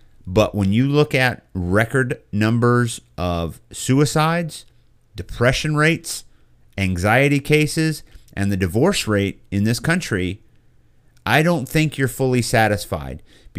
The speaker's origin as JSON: {"language": "English", "town": "Boonville", "region": "Missouri", "country": "United States", "tie": "born or raised there", "said": "Growing up in Central Missouri, we grew up with not much. And so, you know, for me, for … in Boonville, Missouri, getting a soda was actually kind of a big deal."}